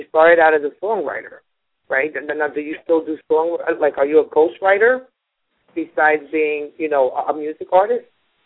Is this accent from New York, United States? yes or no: yes; New York, United States; I live in Queens, and I'm from New York.